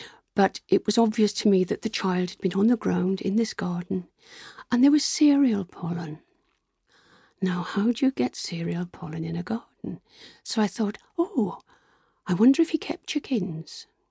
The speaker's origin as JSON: {"language": "English", "country": "United Kingdom", "said": "oh, I'm a British botanist and I'm very interested in peat."}